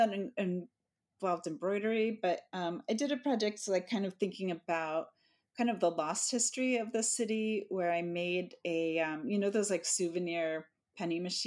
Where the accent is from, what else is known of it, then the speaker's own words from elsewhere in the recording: East Coast, United States; I grew up on the East Coast and had gone to college on the East Coast, and so when I moved to San Diego for grad school, it was kind of my first time experiencing the West.